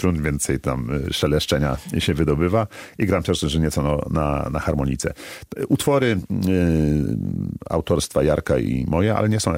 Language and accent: Polish; Toruń, Kuyavian-Pomeranian Voivodeship, Poland; usłyszałem na żywo w rodzinnym Toruniu